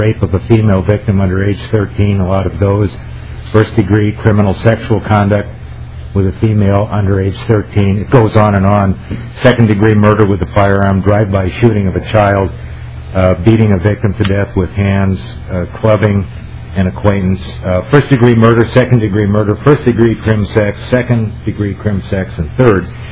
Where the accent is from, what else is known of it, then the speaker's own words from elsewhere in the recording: Minnesota, United States; I guess it's my thought as a Minnesotan